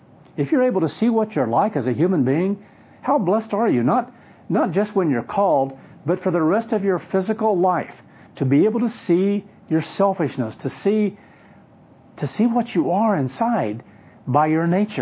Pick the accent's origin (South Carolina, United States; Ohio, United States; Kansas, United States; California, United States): Kansas, United States; when we're in Kansas, when I grew up in Kansas